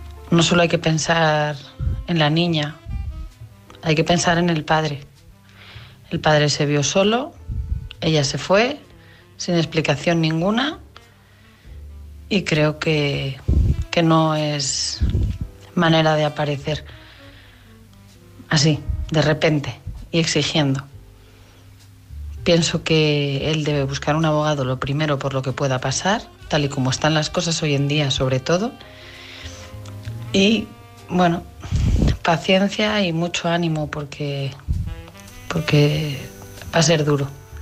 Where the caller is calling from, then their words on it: Madrid, Community of Madrid, Spain; de Madrid